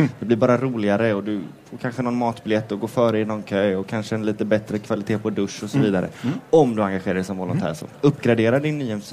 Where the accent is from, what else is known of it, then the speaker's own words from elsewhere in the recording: Jönköping, Jönköping County, Sweden; Jag är uppvuxen i Jönköping